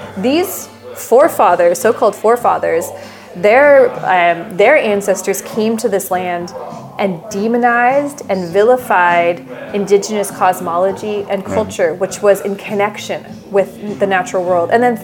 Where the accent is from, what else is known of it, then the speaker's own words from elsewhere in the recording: Saskatchewan, Canada; So, first off, I wasn't born and raised in Fort Chipewyan. My family lived on our traditional trap line in northern Saskatchewan.